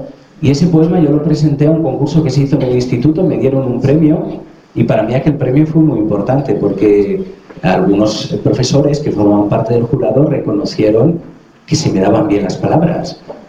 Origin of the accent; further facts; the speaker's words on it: Matilla de los Caños del Río, Castile and León, Spain; also born or lived in Salamanca; Yo nací en Salamanca, pero me crié en un pueblecito a media hora de la ciudad que se llama Matilla de los Caños del Río. Es un pueblo donde ya ni siquiera existe río, solo queda un regato